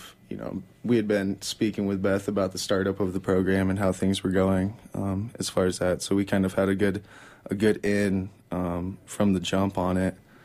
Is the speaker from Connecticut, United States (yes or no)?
no; Denver, Colorado, United States; also born or lived in Hesperus, United States; So me and my partner, Max Fields here, both grew up in Denver, Colorado.